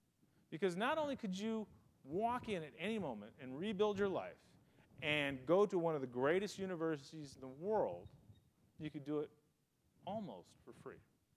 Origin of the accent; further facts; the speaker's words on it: Midwest, United States; I'm from the Midwest. My dad was a janitor at my high school. My mom taught art.